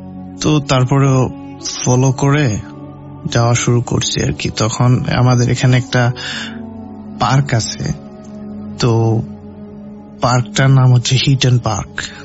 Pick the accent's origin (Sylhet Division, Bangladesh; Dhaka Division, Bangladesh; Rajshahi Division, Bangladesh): Sylhet Division, Bangladesh; Nabiganj; moved away as an adult; now in England; আমি সিলেটের হবিগঞ্জ জেলার নবীগঞ্জ উপজেলার একজন বাসিন্দা। তো বর্তমানে আমি পড়াশোনার সুবাদে ইংল্যান্ডে অবস্থান করছি প্রায় 3.5 বছর ধরে।